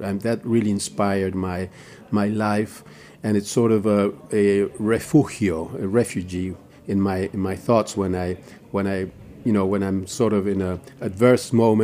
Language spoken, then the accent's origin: English; Patagonia, Argentina; English is a second language; also born or lived in United States; And then after that, when I was about five, six, we moved to Patagonia, to a little town in Patagonia in the Lakes District, very beautiful place.